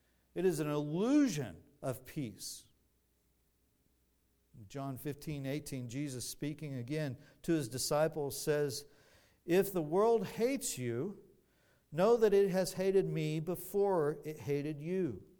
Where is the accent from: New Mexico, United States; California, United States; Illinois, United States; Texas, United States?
Texas, United States; I'm a Republican, right? I'm Baptist. I'm American. I'm from Texas.